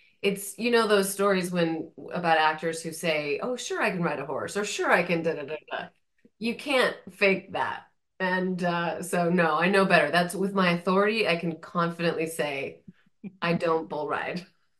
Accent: Cedar Falls, Iowa, United States; I grew up in Cedar Falls, Iowa.

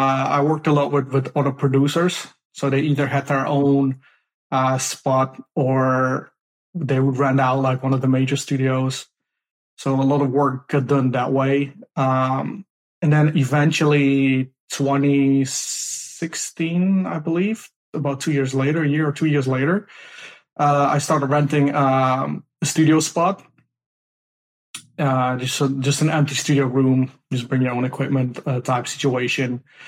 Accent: Netherlands; now in United States; once you land at LAX, the first thing you see is like compared to like growing up in Holland, streets are small.

